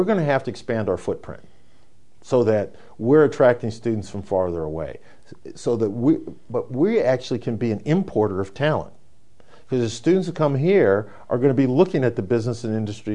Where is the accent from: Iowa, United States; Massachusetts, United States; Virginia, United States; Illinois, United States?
Iowa, United States; Des Moines; I'm from Des Moines. We were talking earlier about how that's changing.